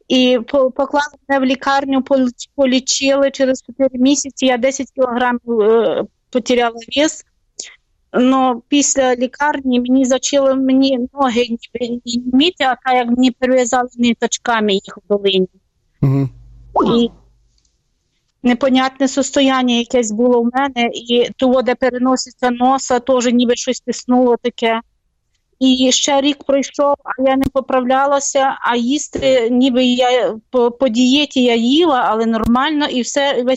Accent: Vladikavkaz, North Ossetia–Alania, Russia; Ukrainian is a second language; moved away as an adult; Я з Владикавказа, живу 40 років тут, так що вибачте, якщо я щось не так буду говорити.

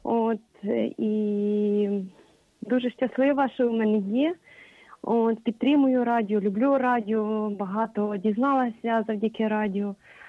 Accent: Kyiv, Ukraine; Я із Києва.

